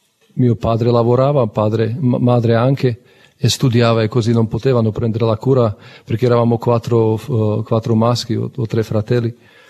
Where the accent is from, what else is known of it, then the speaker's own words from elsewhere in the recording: Slovakia; Italian is a second language; ho 32 anni e, come ha detto Don Andrea, vengo dalla Slovacchia. Sono cresciuto in una famiglia cristiana anche io.